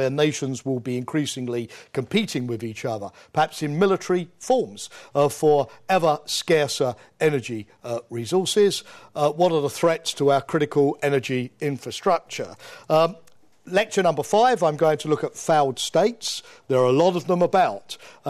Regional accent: London, United Kingdom; accent: Cockney; I must also apologise right from the outset that my strong Cockney accent is even worse than it is normally, because I'm suffering from a very heavy cold.

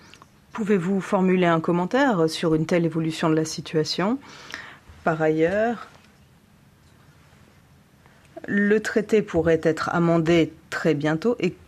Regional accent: Spain; French is a second language; je viens d'Espagne et vous le savez

